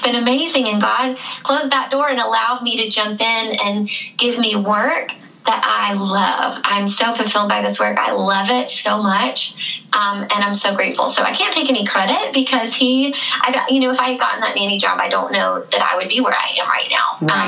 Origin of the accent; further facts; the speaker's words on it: Raleigh, North Carolina, United States; I was born and raised in Raleigh, but I went to school at Appalachian State